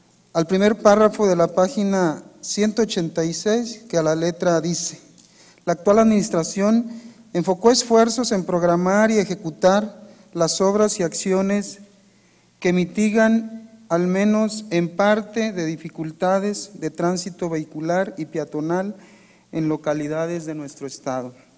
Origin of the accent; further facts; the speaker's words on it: Nayarit, Mexico; como mexicanos hemos llegado a la paridad en nuestra representación